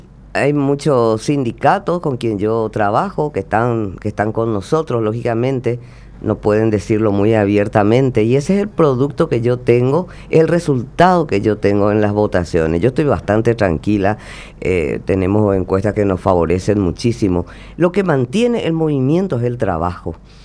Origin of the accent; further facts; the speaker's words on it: Paraguay; Somos paraguayos.